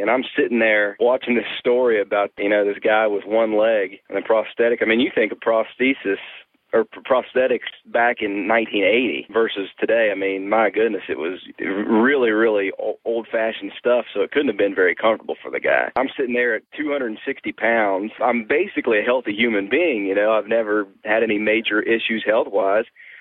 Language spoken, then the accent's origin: English; Spencer, West Virginia, United States; I'm just your average Joe, basically. I'm 32 years old, and I'm from Spencer, West Virginia